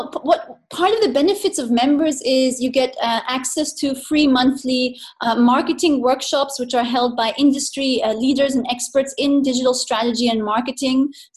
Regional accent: Nepal; also born or lived in Bangkok, Thailand / India / Hong Kong; So I was born in Thailand, in Bangkok, and I grew up in Nepal mainly, and then India, Hong Kong. So Southeast Asia.

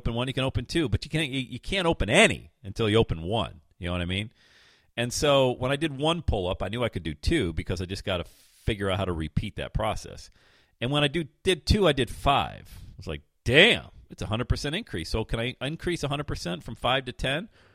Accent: Buffalo, New York, United States; I grew up in Buffalo, man. Buffalo, Western New York, Western Pennsylvania.

